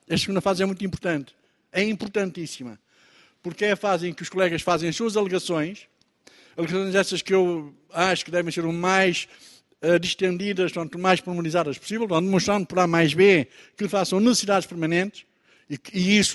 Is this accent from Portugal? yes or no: yes; Centro, Portugal; eu que venho lá da Cova da Beira